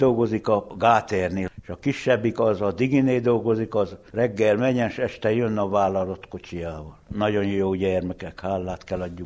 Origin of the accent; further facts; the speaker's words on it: Mujna, Harghita, Romania; 1958. november 8-án születtem Székely-Muzsna.